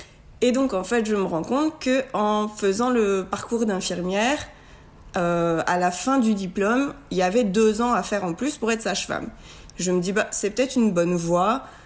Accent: France; j'ai 29 ans, je suis française, j'habite dans le Nord et j'ai décidé de faire mes études à Liège, en Belgique.

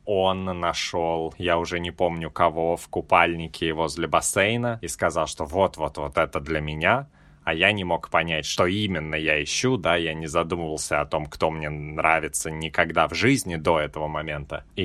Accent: Moscow, Russia; born there; Первое — это я родился в Москве.

